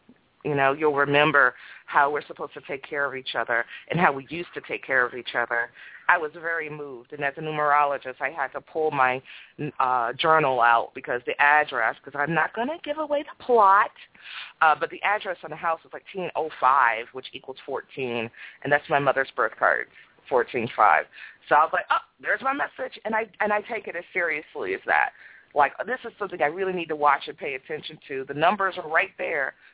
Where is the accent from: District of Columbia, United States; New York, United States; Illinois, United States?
District of Columbia, United States; Anacostia; The current news reports, if you look up where I grew up in Anacostia, will not reflect that.